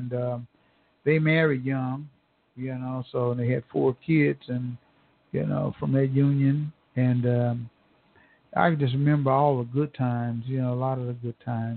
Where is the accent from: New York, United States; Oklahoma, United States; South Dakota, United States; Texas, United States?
Oklahoma, United States; Tulsa; And now I'm here at home and I'm trying to make the best of life that I can in my hometown of Tulsa.